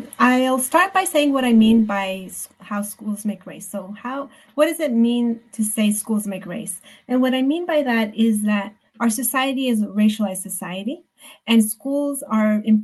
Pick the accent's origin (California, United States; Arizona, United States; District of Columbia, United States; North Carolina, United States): Arizona, United States; And at the time I was living in Arizona, I grew up in Arizona, and Arizona banned bilingual education when I was an undergrad.